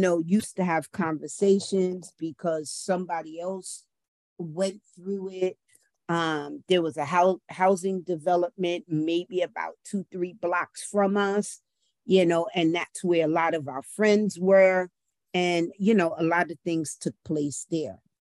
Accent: Bronx, New York, United States; So definitely a different vibe, growing up in the Bronx

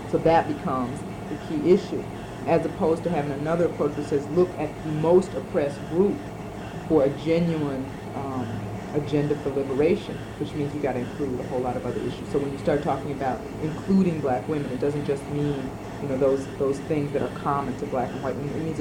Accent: Detroit, Michigan, United States; I grew up in a black community in Detroit.

